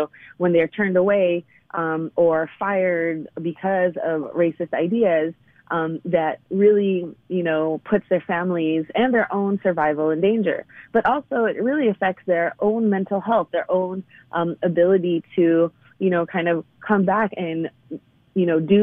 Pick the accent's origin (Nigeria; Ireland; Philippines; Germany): Philippines; now in United States; And for me, my family, this is a personal story. When we came here from the Philippines, my paternal, maternal grandparents, my parents, even my sister, currently some of my relatives work as caregivers.